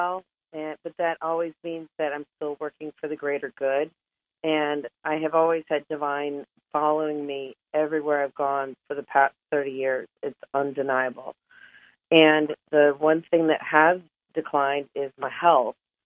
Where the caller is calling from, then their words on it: Alpharetta, Georgia, United States; Alpharetta, Georgia.